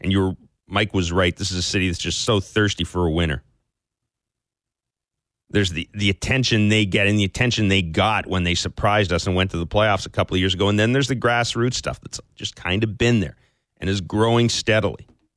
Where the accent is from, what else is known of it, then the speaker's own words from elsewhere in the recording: Manitoba, Canada; you know, I grew up in Manitoba